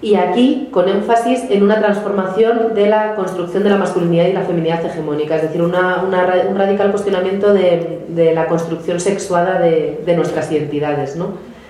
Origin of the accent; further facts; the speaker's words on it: Basque Country, Spain; de donde yo vengo, en una zona en Euskadi, han puesto en marcha